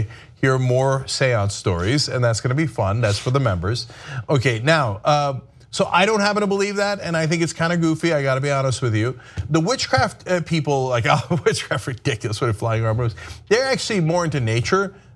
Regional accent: New Jersey, United States; a progressive congressional candidate from my home state of New Jersey

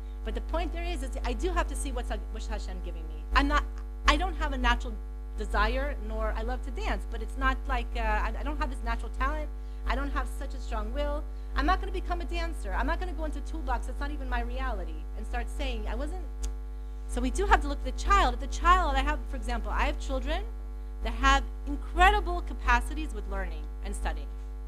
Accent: Piedmont, California, United States; I grew up in Piedmont, which is like a little tiny city.

